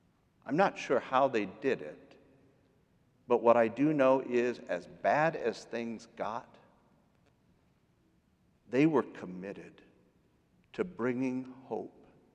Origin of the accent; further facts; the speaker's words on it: Quad Cities, Illinois, United States; When International Harvester shut down the Farmall plant in my hometown, it was devastating. My folks were two of the last to go. My stepfather probably died because of it. It took decades, but the Quad Cities bounced back.